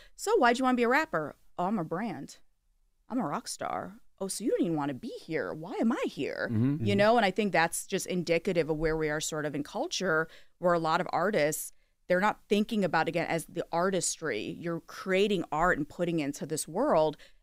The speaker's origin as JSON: {"language": "English", "town": "Kalamazoo", "region": "Michigan", "country": "United States", "tie": "born or raised there", "said": "But so I grew up in Kalamazoo, Michigan, which outside of Derek Jeter, nobody else knows where that's from because that's where he's from."}